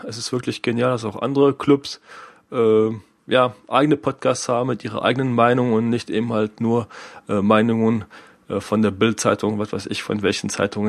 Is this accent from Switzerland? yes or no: yes; Switzerland; Ich komme aus der Schweiz, bin Borussia Mönchengladbach-Fan.